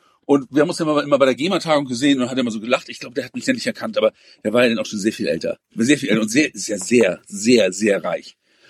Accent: Northern Germany, Germany; Ja, also ich bin ja aufgewachsen so in Norddeutschland

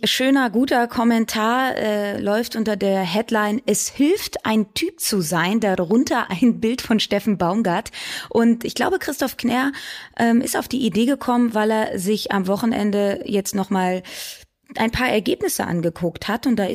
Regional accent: Cologne, North Rhine-Westphalia, Germany; born there; Und das kann ich als gebürtige Kölnerin sehr gut beurteilen.

